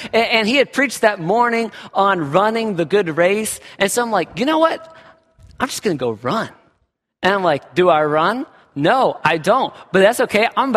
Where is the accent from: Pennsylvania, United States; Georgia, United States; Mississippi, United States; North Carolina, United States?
Georgia, United States; I told you I'm from Georgia. Tornadoes are not normal for me.